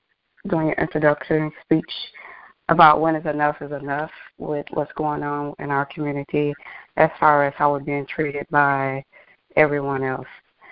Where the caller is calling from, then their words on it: Dallas, Texas, United States; I'm calling from Dallas.